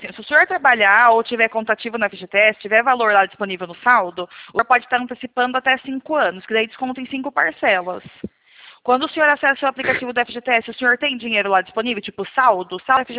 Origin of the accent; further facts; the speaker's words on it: Piracicaba, São Paulo, Brazil; eu sou de Piracicaba.